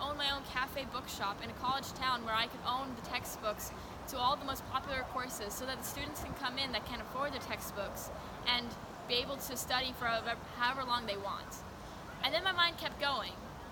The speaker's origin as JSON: {"language": "English", "town": "St. Thomas", "country": "U.S. Virgin Islands", "said": "I'm your sister from Halifax Dartmouth Church of Christ, but I'm from St. Thomas, U.S. Virgin Islands"}